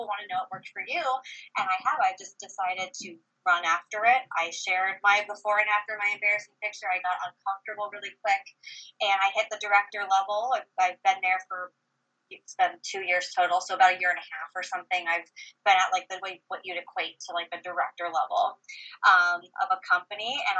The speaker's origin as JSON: {"language": "English", "town": "Columbus", "region": "Ohio", "country": "United States", "tie": "born or raised there", "said": "I got my undergraduate degree in business from Ohio State. I'm a Buckeye. And I was born and raised in Columbus."}